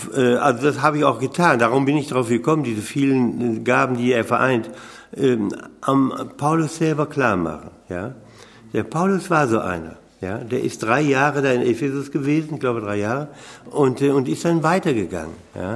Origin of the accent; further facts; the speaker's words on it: Austria; Und ich kenne so einen bei uns in Österreich